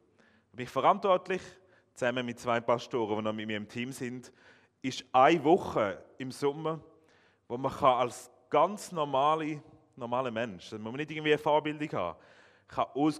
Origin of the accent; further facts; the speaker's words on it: Schaffhausen, Switzerland; Ich bin aufgewachsen aber in Schaffhausen, darum rede ich nicht ganz wie im Emmental, falls ihr das merkt.